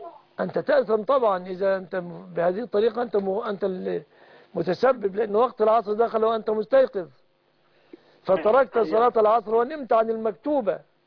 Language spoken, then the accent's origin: Arabic; Egypt; وأسأل الله سبحانه وتعالى أن يرفع البلاء عن بلادنا مصر